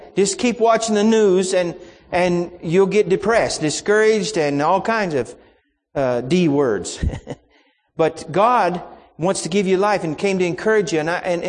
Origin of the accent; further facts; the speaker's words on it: Oklahoma, United States; And I was raised in Oklahoma, as I mentioned.